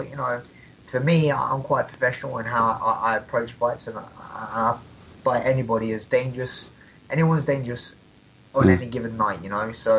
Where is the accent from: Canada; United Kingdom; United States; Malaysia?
United Kingdom; London; So it's my hometown in the O2.